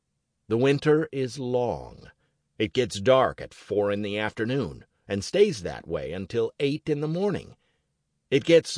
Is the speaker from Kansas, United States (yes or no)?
no; Maine, United States; I grew up in the Northland, on an island in northern Maine.